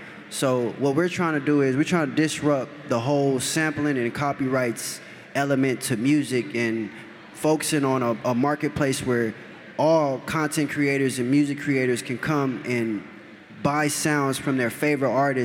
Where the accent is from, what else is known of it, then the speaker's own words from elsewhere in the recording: Diamond Bar, California, United States; one of my best friends from my hometown, Diamond Bar